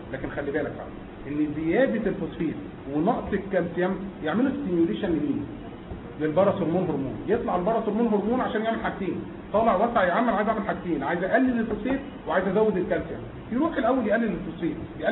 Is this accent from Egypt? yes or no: yes; Egypt; زي ما احنا كمصريين بنحب نتريق على الشعوب كلها